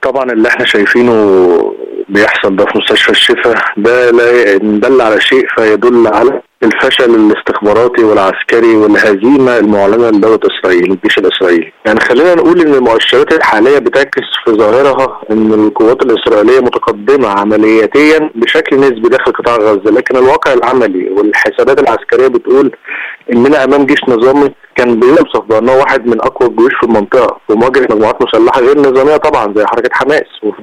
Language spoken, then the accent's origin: Arabic; Egypt; يعني بالبلدي عندنا في مصر زي ما بيقولوا